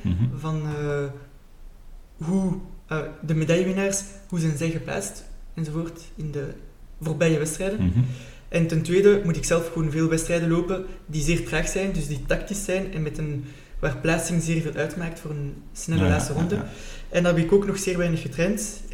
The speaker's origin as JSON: {"language": "Dutch", "country": "Belgium", "said": "En wij als Belg zijn gewoon om 11 uur 's avonds te beginnen feesten"}